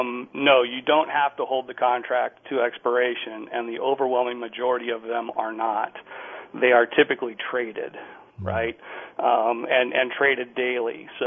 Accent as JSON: {"language": "English", "town": "Chicago", "region": "Illinois", "country": "United States", "tie": "born or raised there", "said": "I grew up in Chicago, and so that's where I got my experience."}